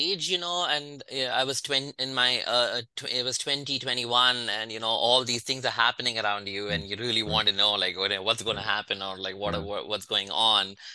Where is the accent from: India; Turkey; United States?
India; So I grew up in India, but we didn't do any tarot.